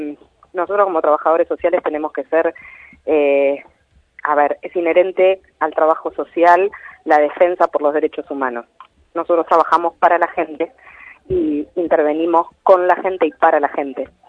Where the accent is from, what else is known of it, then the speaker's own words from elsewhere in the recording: Argentina; y nosotros somos argentinos, sí, y pero... andamos por el mundo.